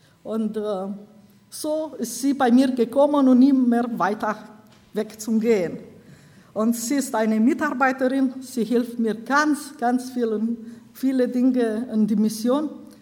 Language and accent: German; Romania; German is a second language; Und bei uns in Rumänien darf es nur bis 18 Jahre in einem Kinderheim bleiben.